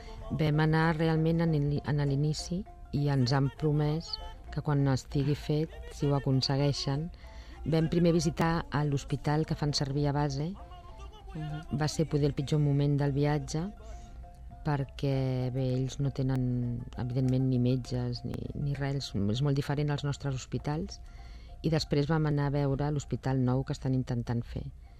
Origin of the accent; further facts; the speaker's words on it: Barcelona, Catalonia, Spain; Jugàvem amb un avantatge que som de Barcelona